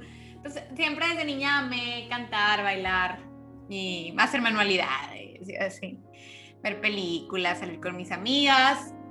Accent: Monterrey, Nuevo León, Mexico; Pues yo soy la menor de una familia de 4. Soy mexicana, nací aquí en Monterrey, Nuevo León.

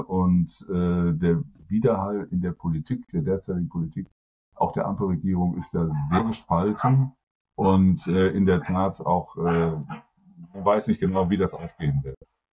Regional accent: Bielefeld, North Rhine-Westphalia, Germany; ich bin gebürtiger Bielefelder. Mich gibt es tatsächlich, wie es auch die ganze Stadt gibt.

